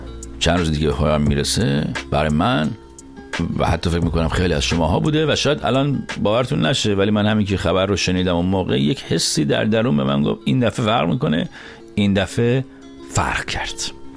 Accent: Iran; moved away; من از ایران مهاجرت کردم

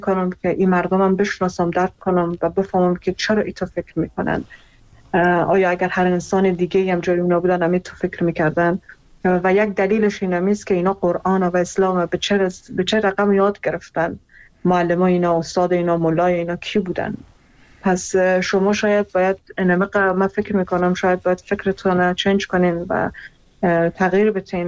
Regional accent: Iran; خودم در ایران بزرگ شدم و اونجا درس خوندم

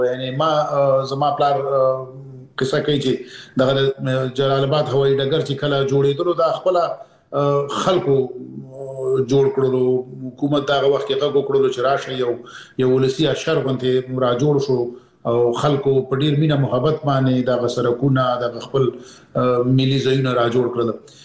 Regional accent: Peshawar, Khyber Pakhtunkhwa, Pakistan; زه پېښور کې د اول سیف نه نیولې تر 12 پورې مالته درس ویلې دی.

